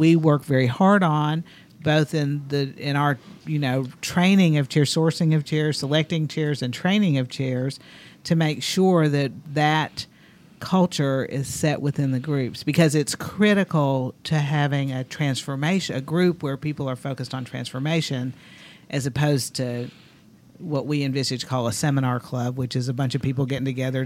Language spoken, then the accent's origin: English; the South, United States; You know, I grew up in the South. I had years of charm school.